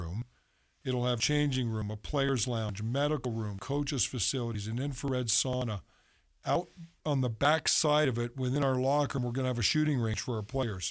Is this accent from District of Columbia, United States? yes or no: yes; Washington, District of Columbia, United States; I'm American, born and raised in Washington, D.C.